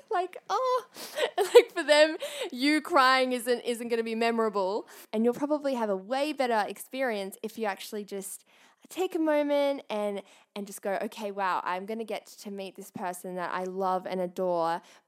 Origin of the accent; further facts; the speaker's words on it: Australia; Exactly, we're from Australia.